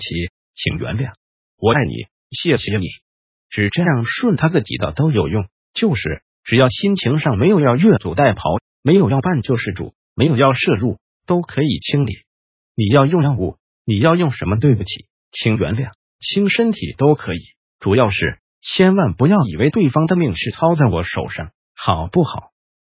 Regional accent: Taiwan; 我说我们台湾那边凶险得多

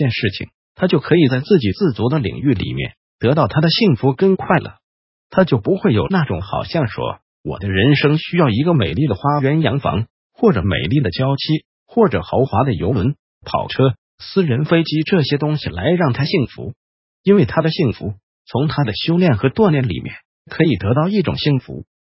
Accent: China; 那我们中国人啊，讲到这个秋天的气息，凉飕飕的气息就是都在讲人很帅

